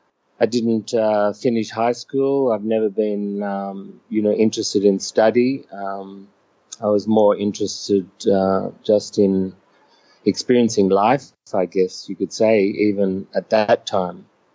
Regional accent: New South Wales, Australia; I was born in Australia. Grew up on a farm in northern New South Wales, not far from Byron Bay, which is where many of the sannyasins live in Australia now. And when I left school, I moved to Sydney

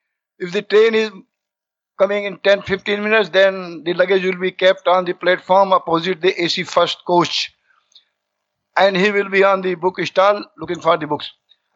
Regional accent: India; I said, I come from India.

